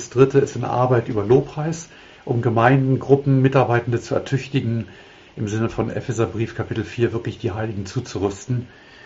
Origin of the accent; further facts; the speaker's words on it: Berlin, Germany; nach meinem Studium zurückzukehren in meine Heimatstadt Berlin, wo ich aufgewachsen bin.